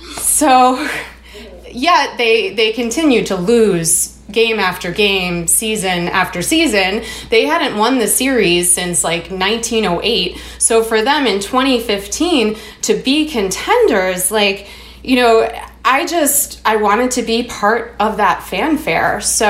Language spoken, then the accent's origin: English; Chicago, Illinois, United States; So, you know, I'm from Chicago